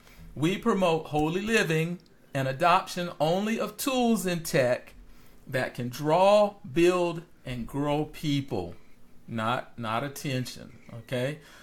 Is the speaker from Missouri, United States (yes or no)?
no; South Carolina, United States; now in Georgia, United States; So since I happen to live in Georgia, now I'm from South Carolina, but hey, you know.